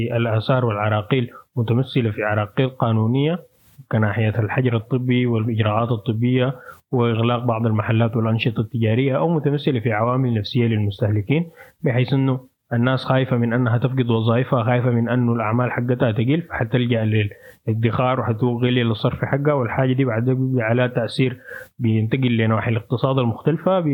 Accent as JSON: {"language": "Arabic", "country": "Sudan", "said": "نعاين مثلا في سياقنا السوداني بنلقى أنه الحاجة دي مشكلة أكبر"}